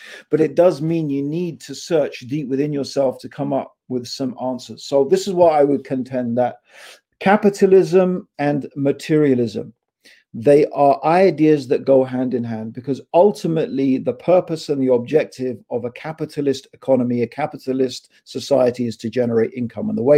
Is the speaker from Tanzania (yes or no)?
yes; Dar es Salaam, Tanzania; born there; I was born myself in Tanzania, in Dar es Salaam in Tanzania, right? I went to a private school, a place called Ampleforth College.